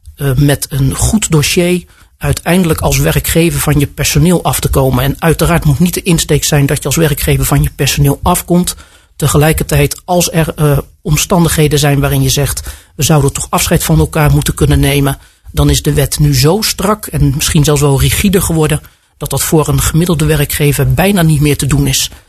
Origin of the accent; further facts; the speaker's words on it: Rotterdam, South Holland, Netherlands; now in Capelle aan den IJssel, Netherlands; Ik ben geboren in Rotterdam, daar ook opgegroeid. Totdat mijn ouders, toen ik ongeveer 17 was, besloten om naar Kapel aan de IJssel te verhuizen. Naar de toen nog nieuwe wijk Schravenland, die in aanbouw was.